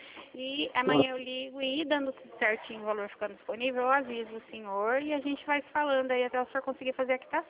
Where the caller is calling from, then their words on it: Presidente Prudente, São Paulo, Brazil; Eu falo de Presidente Prudente, São Paulo